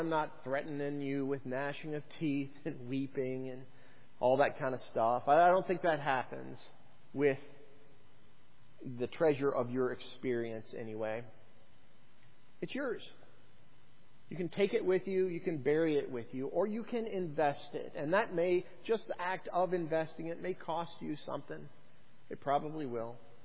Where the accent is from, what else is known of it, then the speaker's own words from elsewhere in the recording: Colorado Springs, Colorado, United States; he's from Colorado Springs. I'm from Colorado Springs.